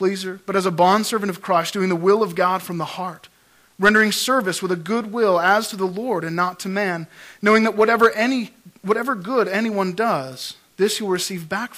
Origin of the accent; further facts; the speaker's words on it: Cold Lake, Alberta, Canada; Well, I grew up in Cold Lake, which from what I gather isn't too much different from Rocky Mountain House. It's an oil field town